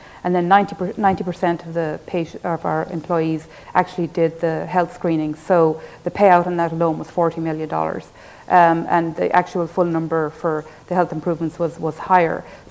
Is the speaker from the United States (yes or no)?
no; Ireland; I'm from Ireland originally, if you couldn't tell, I have a bit of an accent.